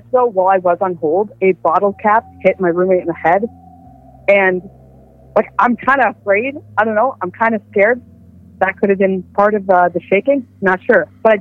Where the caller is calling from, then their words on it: Ontario, Canada; calling from Ontario.